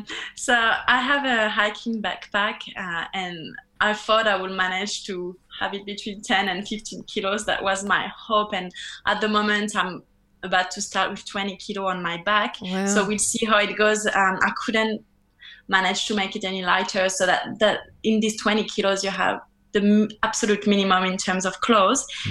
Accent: France; English is a second language; I'm from France. I've been traveling in New Zealand and Australia for 3 years.

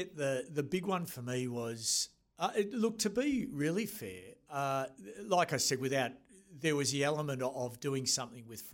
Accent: Australia; attended New Zealand officer school as an Australian, came back to the parachute regiment

